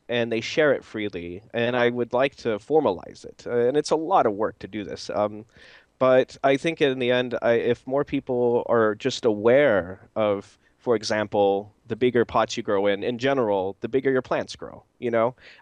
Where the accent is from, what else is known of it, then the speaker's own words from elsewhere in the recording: United States; now in Germany; I'm American, I think you can hear that, and I grew up in America